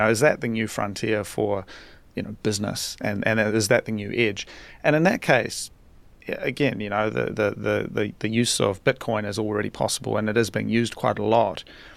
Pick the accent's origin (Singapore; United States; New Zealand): New Zealand; now in Japan; So I'm from New Zealand originally, but I live in Japan.